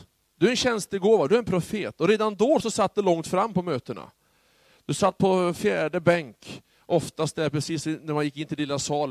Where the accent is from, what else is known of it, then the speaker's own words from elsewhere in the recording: Bollstabruk, Västernorrland County, Sweden; när jag var liten pojke i Bollstabruk. För då, vi bodde ju i lägenheten ovanför kyrkan, kyrkosalen.